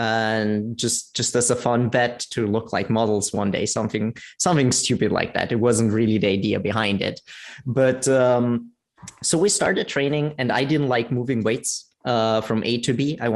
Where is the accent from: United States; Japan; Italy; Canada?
Italy; Trentino-Alto Adige; English is a second language; moved away as an adult; now in Vienna, Austria; No. I'm actually from South Tyrol. So Italy, Northern Italy. Was born there, went to school there. My family is actually Italian, but my mom spoke German too.